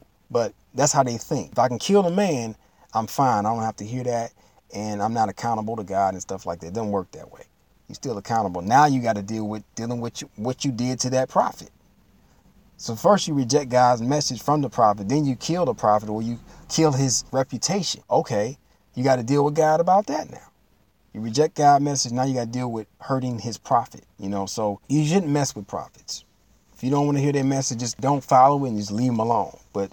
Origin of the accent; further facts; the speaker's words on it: Detroit, Michigan, United States; My hometown, Detroit, no respect. I was born and raised in Detroit, no love.